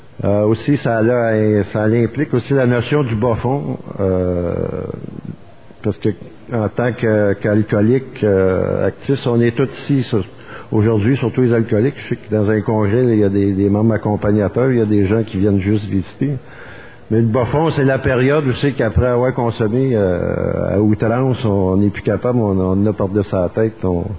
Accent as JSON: {"language": "French", "town": "Montreal", "region": "Quebec", "country": "Canada", "said": "moi je suis de Montréal, Québec, là, à Ville-Saint-Laurent"}